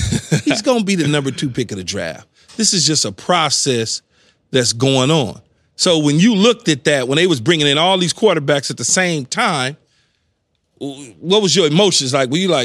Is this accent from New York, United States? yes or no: no; Los Angeles, California, United States; Man, I grew up in South Central L.A. Yeah. At 11 years old, I was sleeping in cars with my ma.